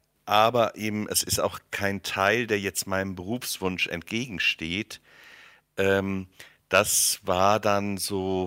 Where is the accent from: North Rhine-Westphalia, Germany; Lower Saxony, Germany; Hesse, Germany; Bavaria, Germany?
Hesse, Germany; Wiesbaden; in unserer katholischen Pfarrei in Wiesbaden, wo ich groß geworden bin